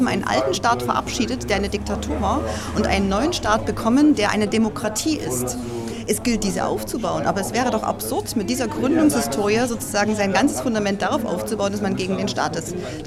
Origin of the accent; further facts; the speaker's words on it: Saxony, Germany; Jetzt fragen Sie mich und ich komme aus Sachsen. Wir haben ein anderes Verständnis.